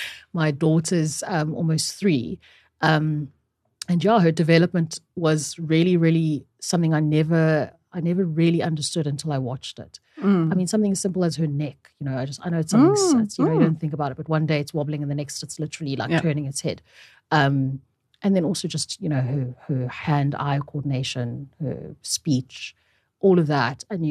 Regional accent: DR Congo; now in South Africa; I'm originally from the Congo. My parents moved to South Africa in 1994.

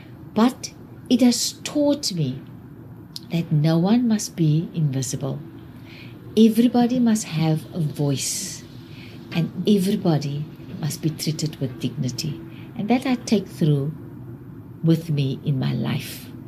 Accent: Wellington, Western Cape, South Africa; I grew up in Wellington. And it's a small town, and it's very hot. It gets 45 degrees in Wellington in summer.

